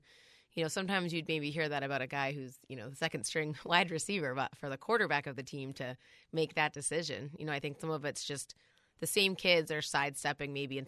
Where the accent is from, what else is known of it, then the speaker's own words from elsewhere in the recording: Connecticut, United States; also born or lived in Louisiana; now in Vermont, United States; I grew up in Connecticut and I lived in Louisiana, and in both of those states, I feel like there was the traditional sports were much more, you know, prevalent and a big deal. But then you come to Vermont